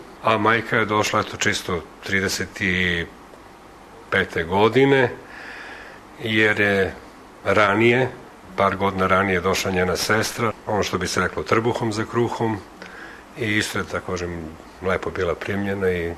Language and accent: Serbian; Belgrade, Serbia; born there; Ja sam rođen u Beogradu.